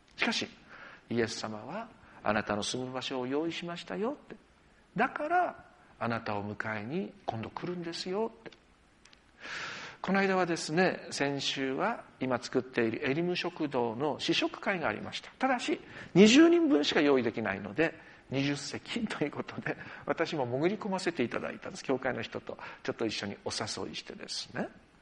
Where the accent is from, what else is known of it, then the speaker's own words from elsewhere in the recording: Yamagata, Japan; 何度もお話していることですが、私山形の出身で